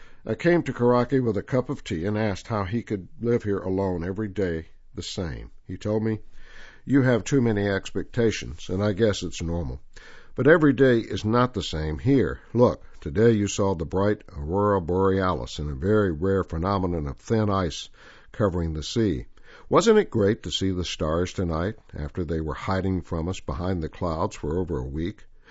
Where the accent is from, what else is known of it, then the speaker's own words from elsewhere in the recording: Dikson, Krasnoyarsk Krai, Russia; moved away as an adult; I left my hometown of Dixie, a remote seaport on the shore of Russia's Laptev Sea, years ago to live in big cities in different countries.